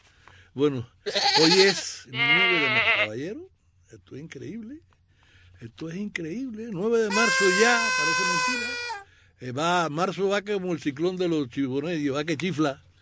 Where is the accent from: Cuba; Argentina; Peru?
Cuba